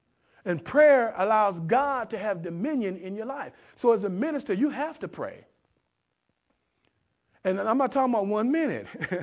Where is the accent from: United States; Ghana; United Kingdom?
United States; Los Angeles, California; And I just happen to be a Laker fan since I'm from Los Angeles, right?